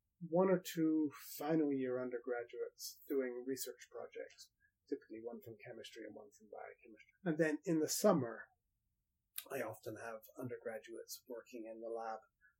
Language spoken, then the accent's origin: English; South West England, United Kingdom; So I'm a Brit originally, I'm English. So I am from the southwest of England. Sort of, it's about 100 miles south and west of London. And I grew up on a dairy farm, in fact.